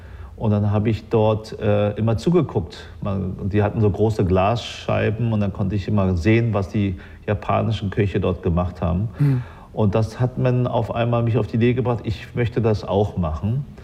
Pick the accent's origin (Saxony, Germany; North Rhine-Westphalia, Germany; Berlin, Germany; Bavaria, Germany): Berlin, Germany; Ja, ich bin zurückgekommen, weil ich hier aufgewachsen bin. Also wir sind von Spandau damals nach Wilmersdorf, Charlottenburg gezogen, am Oliverplatz.